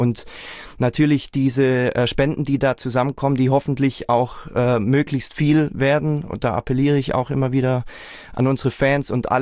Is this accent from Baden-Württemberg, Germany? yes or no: yes; Reutlingen, Baden-Württemberg, Germany; ich komme aus Reutlingen, mein Bruder aus Tübingen.